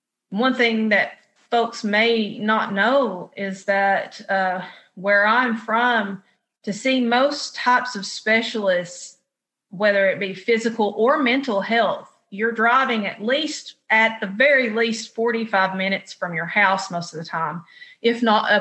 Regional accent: Appalachia, United States; And my journey with that as an Appalachian woman and a Gen Xer

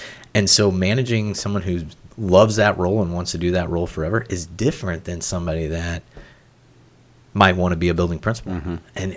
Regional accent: Ireland; born there; Well, I was born in Ireland.

